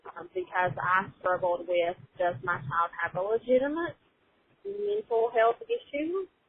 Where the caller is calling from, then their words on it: Hazard, Kentucky, United States; Hi, guys. … I'm from Hazard, Kentucky.